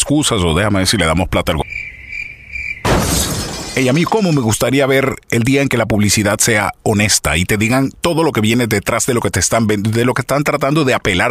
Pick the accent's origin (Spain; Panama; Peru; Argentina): Panama; como yo soy panameño, la gente de Panamá me está escribiendo